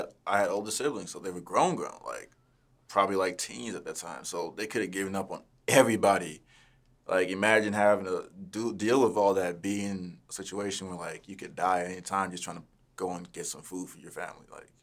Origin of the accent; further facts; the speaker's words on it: Golden Valley, Minnesota, United States; also born or lived in Crystal / Plymouth; But we grew up in Golden Valley, like, in the suburbs.